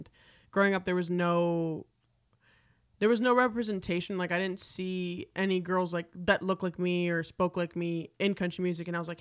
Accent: Miami, Florida, United States; first language es; English is a second language; My parents did, but they didn't speak to me in English. They wanted Spanish my first language. Mm-hmm. And then I learned English going to school. Mm-hmm. In Miami, if you're from Florida, you know, mm-hmm. it's a melting pot.

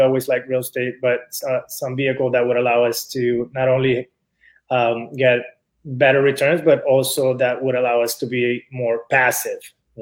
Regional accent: Venezuela; now in Miami, United States; I moved to the United States in 2010. I'm originally from Venezuela. Moved with my family here in 2010.

